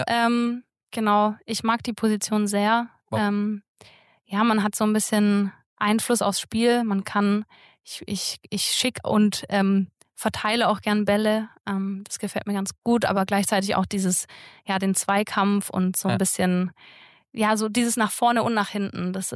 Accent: Böblingen, Baden-Württemberg, Germany; Ich komme aus Böblingen, bin da aufgewachsen.

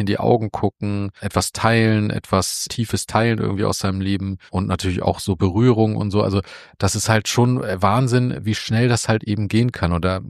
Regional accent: Hamburg, Germany; ich komme ja aus Hamburg

